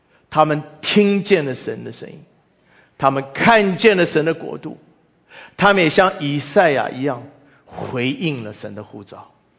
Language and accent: Chinese; China; 作为一个中国人，一方面我们觉得自己很骄傲